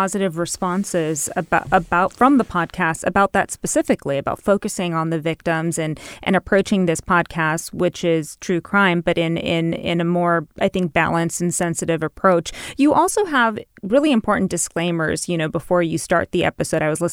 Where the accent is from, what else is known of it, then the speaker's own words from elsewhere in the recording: Los Angeles, California, United States; I mean, I'm from Eagle Rock, so I'm familiar in Los Angeles.